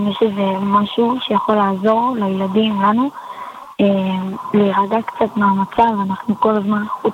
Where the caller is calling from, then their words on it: Jerusalem, Jerusalem District, Israel; אנחנו פה הירושלמים